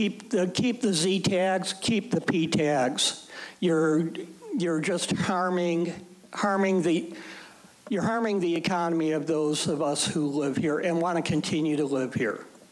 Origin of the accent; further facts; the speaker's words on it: Wasilla, Alaska, United States; I'm from Wasilla.